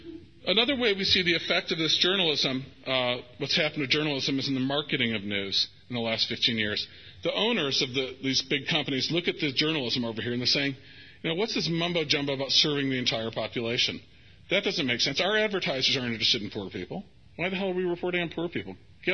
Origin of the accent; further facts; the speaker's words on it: Cleveland, Ohio, United States; I was raised in Cleveland, Ohio. In fact, I have the honor of being the youngest paper boy in the history of Cleveland, Ohio.